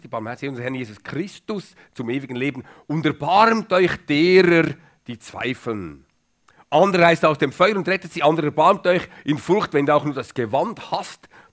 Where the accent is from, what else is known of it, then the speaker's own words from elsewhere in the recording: Bern, Switzerland; Ich bin ein Berner, hat es gemerkt.